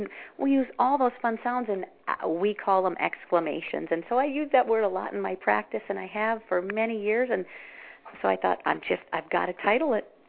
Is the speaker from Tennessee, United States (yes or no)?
no; Minnesota, United States; I am from Minnesota, and it's actually warm out today.